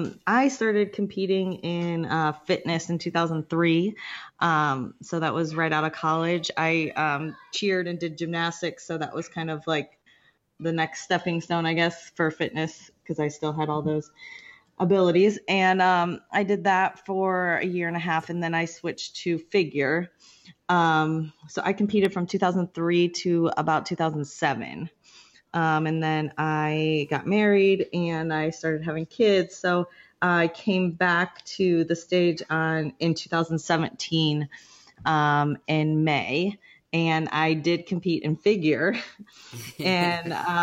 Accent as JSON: {"language": "English", "town": "Akron", "region": "Ohio", "country": "United States", "said": "I cheered all through college at Kent State. I'm originally from Akron, Ohio."}